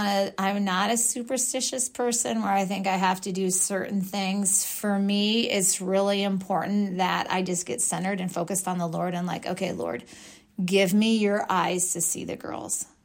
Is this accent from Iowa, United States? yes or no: yes; Audubon, Iowa, United States; her mom and I grew up in Audubon together